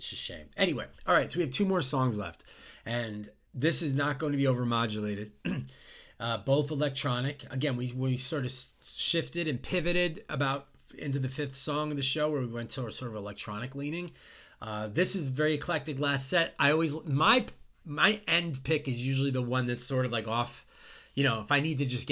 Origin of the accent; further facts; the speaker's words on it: Long Island, New York, United States; Followed up with a group that I did growing up in the New York metro area in Long Island.